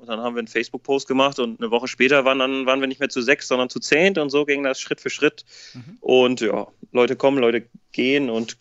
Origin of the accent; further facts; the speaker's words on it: Westerstede, Lower Saxony, Germany; born there; Ich bin gebürtiger Westersteder, das ist im Landkreis Ammerland. Also ich komme aus dem Norden, 20 Kilometer von Oldenburg gebürtig.